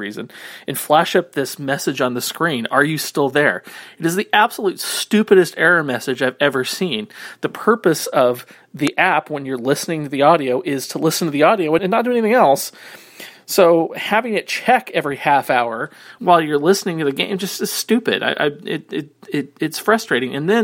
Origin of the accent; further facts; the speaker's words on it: California, United States; now in Seattle, United States; I grew up in the Bay Area in the 1980s and in the early 90s.